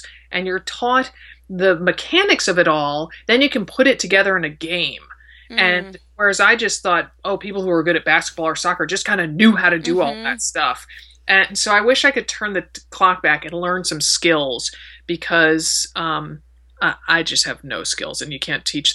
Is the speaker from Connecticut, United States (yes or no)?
yes; Connecticut, United States; but I'm from Connecticut, and that's the price of admission for living in Connecticut is learning how to play tennis.